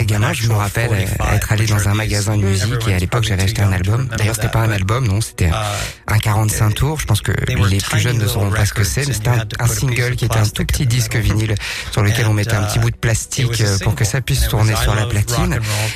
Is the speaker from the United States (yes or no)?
yes; United States; French is a second language; On a travaillé avec la NASA, chez nous, aux États-Unis.